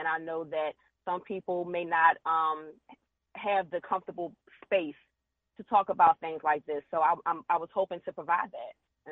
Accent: Philadelphia, Pennsylvania, United States; now in Washington, United States; As you mentioned, I'm originally from Philly. I live in D.C.

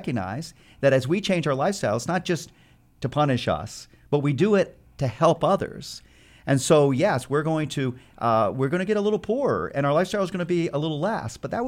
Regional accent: Kansas, United States; as you know, we're both from Wyandotte County. We know Wyandotte County is among the least healthiest counties in Kansas, for example.

